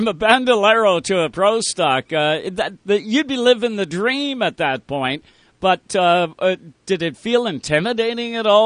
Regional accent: Ontario, Canada; We're from Ontario.

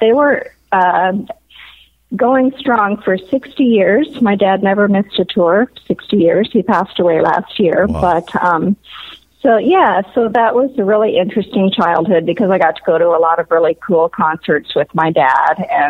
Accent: Los Angeles, California, United States; interesting childhood growing up in Los Angeles in the San Fernando Valley. I had ponies in the backyard

